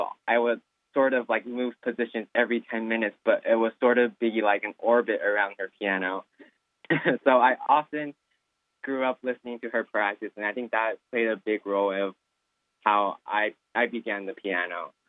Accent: Fremont, California, United States; Yeah, I grew up in Fremont, California.

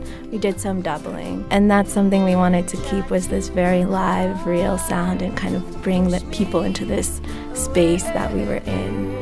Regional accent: West Virginia, United States; I grew up classically trained, and I grew up in West Virginia playing klezmer music

